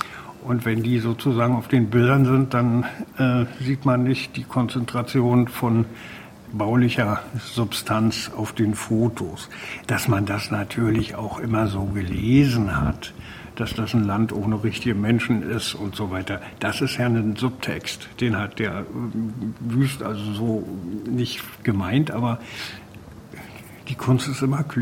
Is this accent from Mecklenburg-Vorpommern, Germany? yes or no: yes; Mecklenburg-Vorpommern, Germany; ich bin genau in der Gegend groß geworden in Mecklenburg.